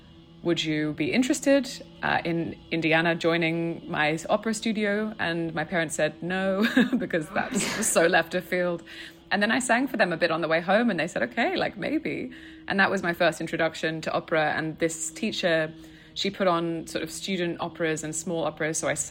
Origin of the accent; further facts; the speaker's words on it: Australia; I am an Australian mezzo-soprano, but for the last 2 years was living in Zurich.